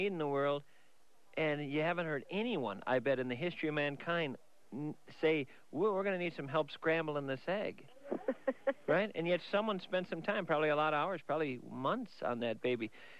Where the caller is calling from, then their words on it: St. Paul, Minnesota, United States; St. Paul, Minnesota.